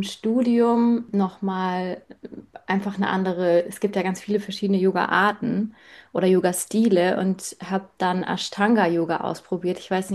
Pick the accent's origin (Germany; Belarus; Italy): Germany; Rhineland-Palatinate; now in Munich, Germany; ich bin 33 Jahre alt und ich komme eigentlich aus der Nähe von Mainz, wohne aber jetzt in München schon seit ein paar Jahren.